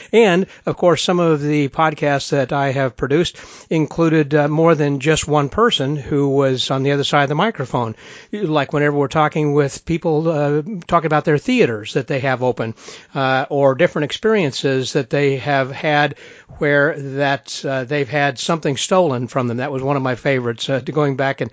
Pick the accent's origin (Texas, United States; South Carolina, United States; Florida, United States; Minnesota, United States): Texas, United States; You know, I'm from Texas, and that's just kind of a natural thing I do for everybody